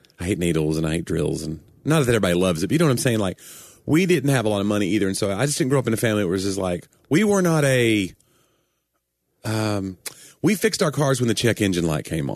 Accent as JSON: {"language": "English", "region": "the South", "country": "United States", "accent": "southern", "said": "some of my southern accent has been kind of weeded out anyway, because I'm trying to be more. But I always tell people I dial up the intensity of my southernness"}